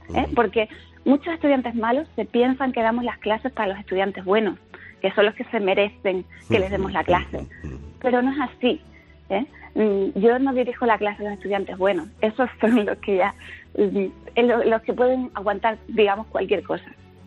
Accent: Spain; yo hablo rápido y en español de España

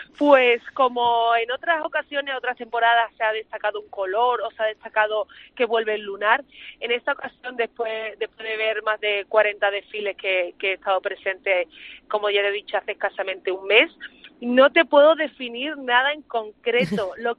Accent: Huelva, Andalusia, Spain; Andalucía está en alza, muy en alza, tanto en Huelva como en toda Andalucía. Pero bueno, voy a tirar para mi tierra, ¿eh?

